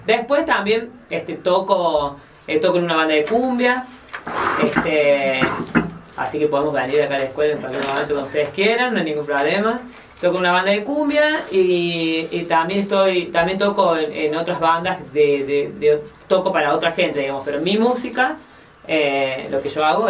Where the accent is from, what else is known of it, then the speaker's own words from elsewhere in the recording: Pozo del Molle, Córdoba, Argentina; now in Villa María, Argentina; me fui de Villa María y ahora volví a vivir a Villa María en el 2013, o sea que ya hace bastante que estoy otra vez acá. Pero nací y me crié en Pozo del Molle.